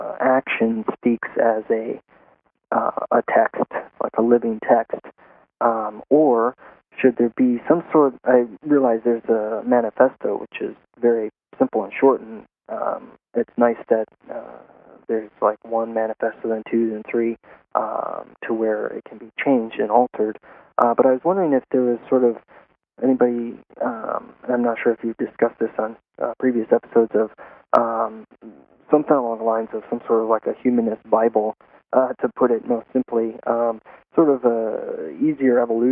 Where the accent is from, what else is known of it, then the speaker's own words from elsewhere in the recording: Illinois, United States; I'm from Illinois, a small town in Illinois